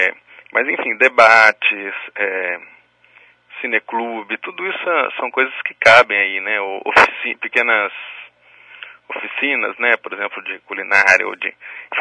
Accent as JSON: {"language": "Portuguese", "country": "Brazil", "said": "a gente não só é brasileiro, como é latino-americano."}